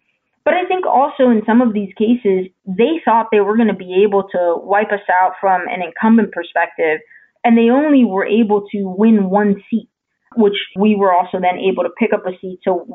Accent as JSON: {"language": "English", "region": "New Jersey", "country": "United States", "said": "I'm a little biased. I'm originally from New Jersey, so I'm very excited about what that means."}